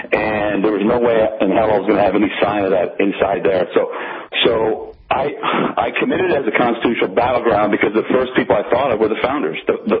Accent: Washington, District of Columbia, United States; now in California, United States; I grew up in Washington, D.C. That's where I was born, and I was raised there. I didn't come to California until 1987.

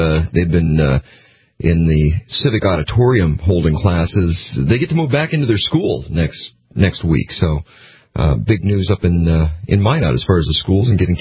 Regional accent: Canada; because we had a cabin up on Lake of the Woods when I was growing up in Canada.

